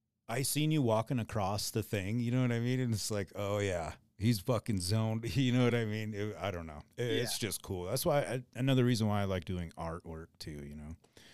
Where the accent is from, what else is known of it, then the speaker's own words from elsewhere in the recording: Mitchell, South Dakota, United States; now in Casper, United States; Yeah, that's where I originated from and migrated to Casper, Wyoming, I guess.